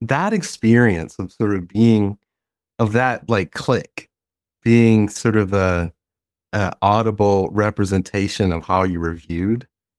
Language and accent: English; Detroit, Michigan, United States; I didn't know her work when I was like a kid growing up in Detroit